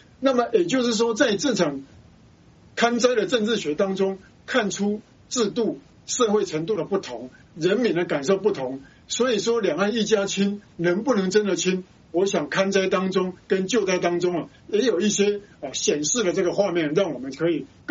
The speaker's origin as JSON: {"language": "Chinese", "region": "Sichuan", "country": "China", "said": "我是非常因为我是四川人"}